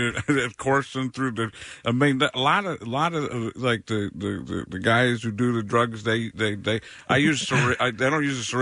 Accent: Milwaukee, Wisconsin, United States; I grew up in Milwaukee, which is 5 hours away.

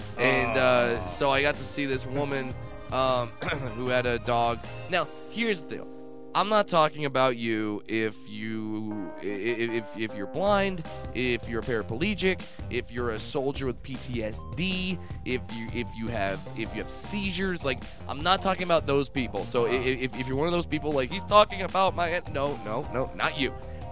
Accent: California, United States

